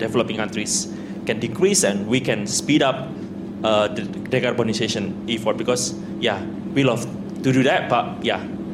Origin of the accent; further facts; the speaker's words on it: Indonesia; I'm from Indonesia.